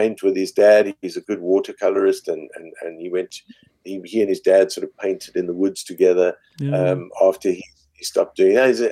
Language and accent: English; Cape Town, Western Cape, South Africa; I grew up in Cape Town, the first, like, my young years until age 7 were in Newlands, really on the slopes of Table Mountain.